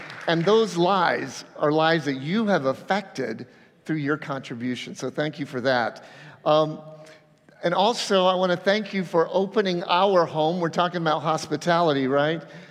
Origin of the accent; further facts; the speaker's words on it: Avon Park, Florida, United States; I remember when I was growing up in Avon Park.